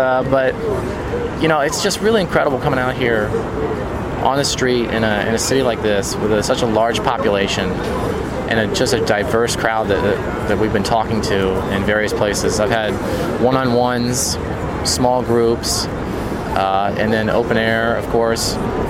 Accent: Cincinnati, Ohio, United States; I'm from Ohio, Cincinnati area.

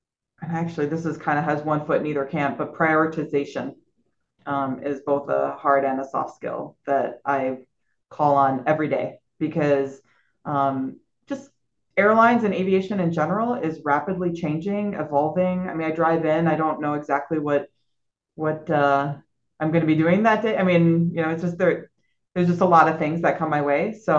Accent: Chicago, Illinois, United States; when I grew up in Chicago, and Chicago has a world-class air and water show every summer.

